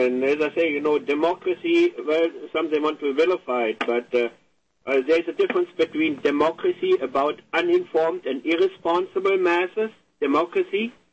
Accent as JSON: {"language": "English", "region": "West Germany", "country": "Germany", "tie": "born or raised there", "said": "No, I grew up in Western Germany"}